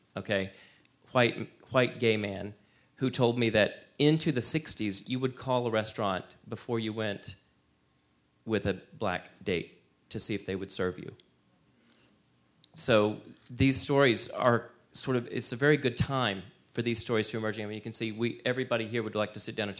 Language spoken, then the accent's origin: English; Rome, Georgia, United States; I'm a refugee from Rome, Georgia, as it happens.